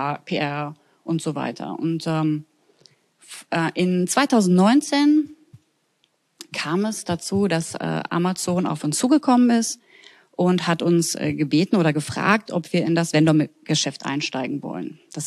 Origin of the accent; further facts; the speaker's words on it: Germany; first language German; weil meine Kollegin und ich, wir kamen beide aus Deutschland, das ist unsere Muttersprache, war natürlich relativ einfach.